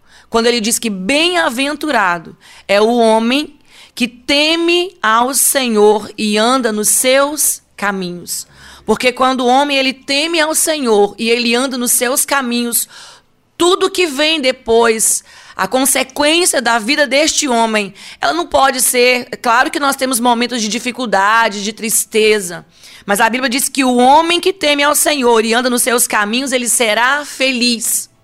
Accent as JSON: {"language": "Portuguese", "region": "Minas Gerais", "country": "Brazil", "tie": "born or raised there", "moved": "yes", "lives_now": "Espírito Santo, Brazil", "said": "eu sou natural de Minas Gerais e eu estou aqui no Espírito Santo desde 1992."}